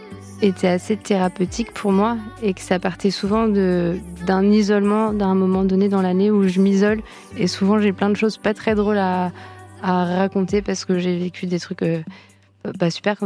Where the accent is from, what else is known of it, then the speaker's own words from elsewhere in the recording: Centre-Val de Loire, France; now in Tours, France; quand je suis arrivée à Tours, dans la grande ville, parce que je viens du Loir-et-Cher, je suis venue faire des études de sociologie